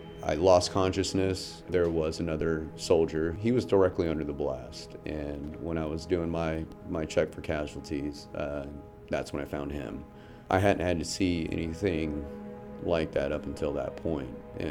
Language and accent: English; Fayetteville, North Carolina, United States; I'm a veteran from Fayetteville, North Carolina